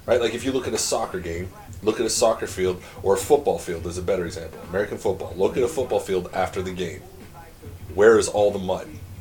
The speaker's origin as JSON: {"language": "English", "town": "Olds", "region": "Alberta", "country": "Canada", "said": "So, I'm from Olt, Alberta, small town."}